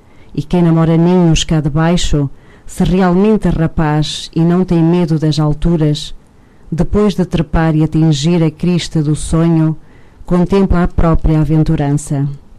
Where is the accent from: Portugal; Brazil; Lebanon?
Portugal; Norte; eu sou transmontana e por isso havia aqui um comum que nos ligava